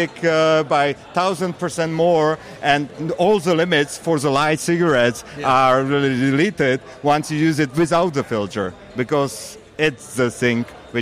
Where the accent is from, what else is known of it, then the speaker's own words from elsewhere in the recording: Czechia; English is a second language; We are from Czech Republic